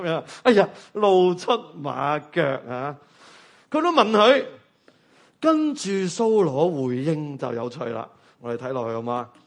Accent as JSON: {"language": "Cantonese", "region": "Guangdong", "country": "China", "said": "又或者我哋广东人讲啊，执执搏唔多觉啊。"}